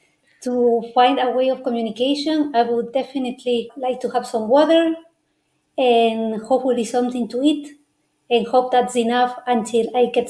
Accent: Ecuador; And in my home country, Ecuador, the first data protection law is from 2021.

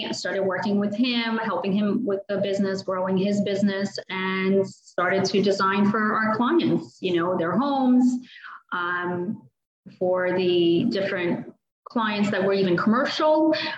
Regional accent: Philadelphia, Pennsylvania, United States; also born or lived in Russia; I was born in Russia, and my family immigrated here in the late 80s. I was about 5 years old when I came. We came to Philadelphia, Pennsylvania. So I grew up there.

